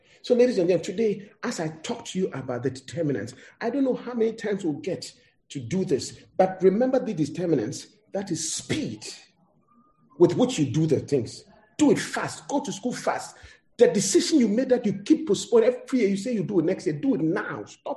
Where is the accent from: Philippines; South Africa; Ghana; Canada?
Ghana; now in United States; One time I came from, the first time I came from Ghana to the United States in 1999